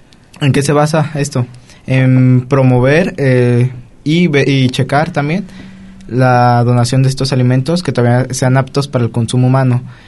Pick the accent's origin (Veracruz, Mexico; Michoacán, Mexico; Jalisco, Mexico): Jalisco, Mexico; Guadalajara; como soy de Guadalajara, entonces es un poco más difícil